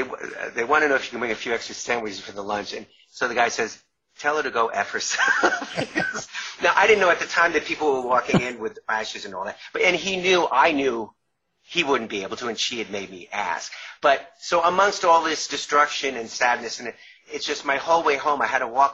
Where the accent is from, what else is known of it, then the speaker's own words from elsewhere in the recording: New York, United States; I lived in New York at the time. I grew up in New York, and I was still grew up in Long Island, and I was living in New York.